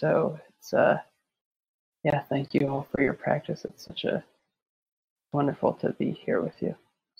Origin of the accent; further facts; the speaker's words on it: Austin, Texas, United States; I'm from Austin, Texas